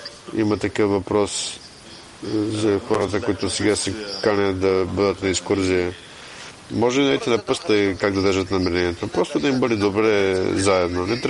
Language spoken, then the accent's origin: Bulgarian; Israel; аз съм от Израел